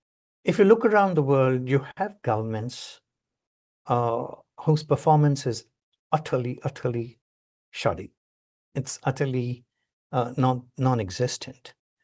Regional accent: Tamil Nadu, India; where I grew up in Tamil Nadu, as a North Indian living in South India

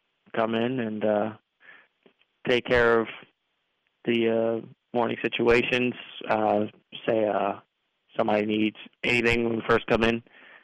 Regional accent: Charleston, South Carolina, United States; born there; also born or lived in Hawaii; Actually, I'm from a Navy family. My father was in the Navy, and I was born in Charleston. Lived quite a while in Hawaii, which was a great time. And then joined the Navy out of Vidalia, Georgia.

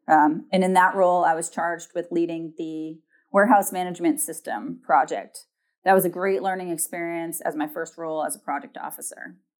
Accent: Massachusetts, United States; now in DMV area, United States; I'm not. I am from Massachusetts.

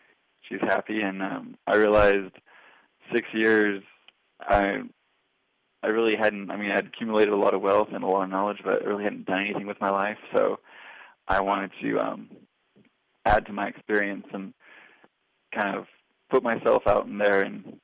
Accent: Bakersfield, California, United States; I'm from Bakersfield, California.

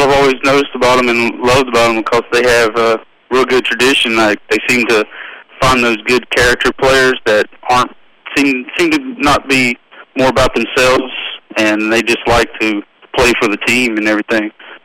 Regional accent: North Carolina, United States; born there; Well, I was born in Far City, North Carolina

